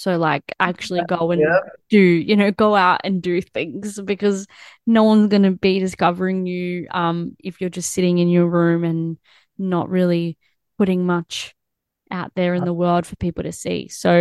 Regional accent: Australia; I mean, I came from Australia, so it's a different kind of thing.

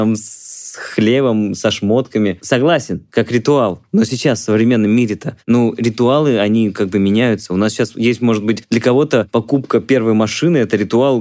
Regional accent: Vladimir, Vladimir Oblast, Russia; В Суздале, ну, поскольку я из Владимира, то все в Суздале катаются.

